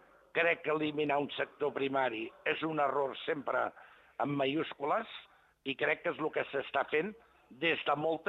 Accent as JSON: {"language": "Catalan", "town": "Blanes", "region": "Catalonia", "country": "Spain", "tie": "born or raised there", "said": "a Girona, per exemple, a Blanes, el meu poble"}